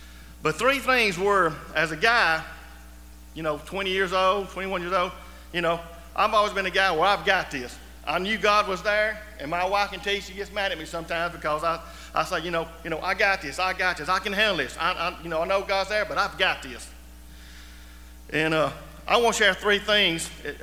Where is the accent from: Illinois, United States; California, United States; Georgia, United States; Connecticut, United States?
Georgia, United States; Silver Creek; I was raised in the Silver Creek Methodist Church, and we went there for many years. But I was saved actually in a little church between here and Aragon. It was Seney, Georgia.